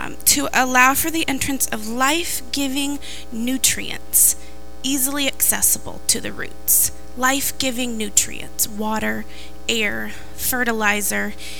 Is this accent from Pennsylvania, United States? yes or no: no; Iowa, United States; I grew up in Iowa, so I know that cultivation has to do with farming